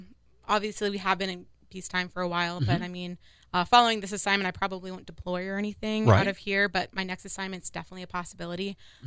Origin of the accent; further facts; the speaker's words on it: Dayton, Ohio, United States; also born or lived in Spokane, Washington / Abilene, Texas / Little Rock, Arkansas; And I'm from Dayton. That's kind of where I claim home to be. But I was a military brat, so from all over the country.